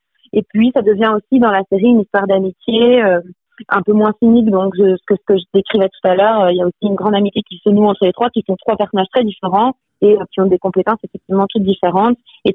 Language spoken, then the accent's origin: French; Switzerland; moi j'ai grandi en Suisse, donc j'avais jamais même vu un Minitel de mes propres yeux.